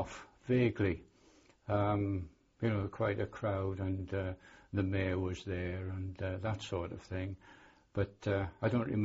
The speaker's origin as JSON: {"language": "English", "town": "Jarrow", "region": "North East England", "country": "United Kingdom", "tie": "born there", "said": "I was born in Jarrow-on-Tyne, 1923."}